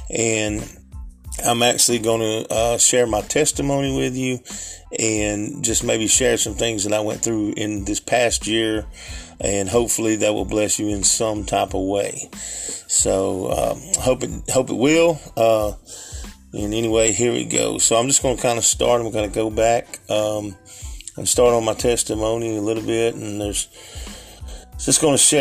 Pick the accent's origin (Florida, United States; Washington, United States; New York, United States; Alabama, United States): Alabama, United States; Gadsden; I'm 46 years old. I'm from Gadsden, Alabama, G-A-D-S-D-E-N.